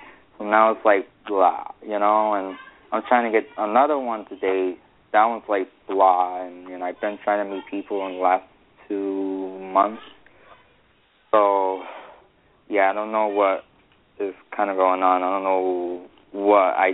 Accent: New Britain, Connecticut, United States; born there; I was born in New Britain, like, you know, like Great Britain, New Britain, Connecticut.

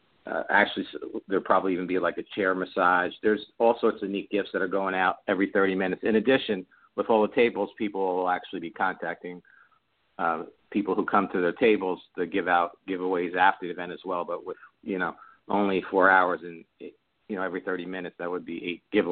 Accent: Dover, New Jersey, United States; I grew up in the Dover Mine Hill area

